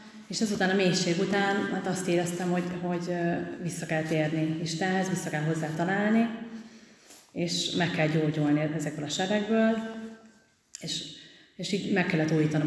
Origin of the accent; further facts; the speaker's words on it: Páty, Pest, Hungary; 17 évesen tértem meg, a Pátyi ifibe jártam, én Pátyon nőttem fel